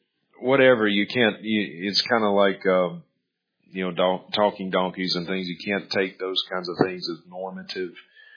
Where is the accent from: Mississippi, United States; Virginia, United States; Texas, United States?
Mississippi, United States; now in Montana, United States; Like when I was growing up in Mississippi, one of my best friends is a guy named Chad Stewart.